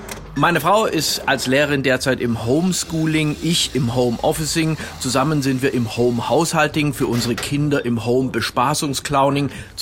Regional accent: Baden-Württemberg, Germany; Aber ich bin Schwabe

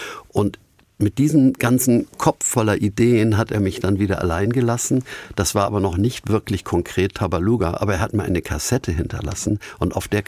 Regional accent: Hamburg, Germany; Dieser Fluss hat mich ja eigentlich als Hamburger immer als elbabwärts geprägt. Mein Vater war Seemann.

